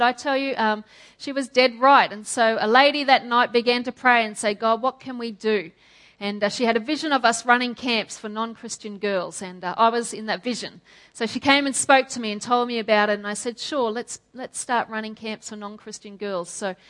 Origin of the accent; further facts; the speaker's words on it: Toowoomba, Queensland, Australia; So I grew up in Toowoomba. My dad's a pastor there as well. So I grew up in a great Christian family.